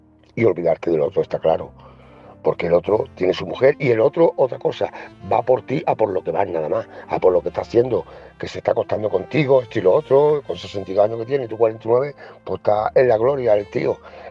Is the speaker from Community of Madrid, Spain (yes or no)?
no; Barbate, Andalusia, Spain; soy de Cádiz, Barbate